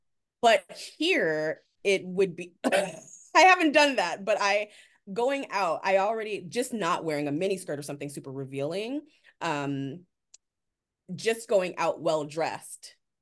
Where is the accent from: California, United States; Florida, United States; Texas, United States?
California, United States; Oakland; I'm from Oakland, California, and right across the bridge from San Francisco.